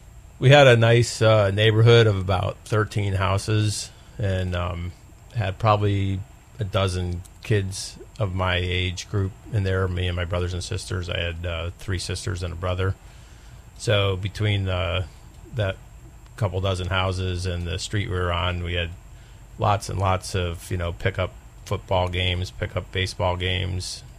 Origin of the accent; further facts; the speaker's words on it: Avon, Connecticut, United States; The center of the state, a small town called Avon, had about 8,000 people in it. Pretty normal New England town.